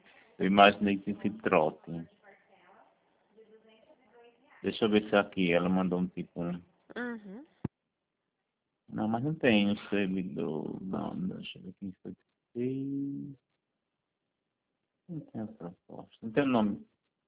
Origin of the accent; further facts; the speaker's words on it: Paraíba, Brazil; sou do Paraná, não, sou da Paraíba.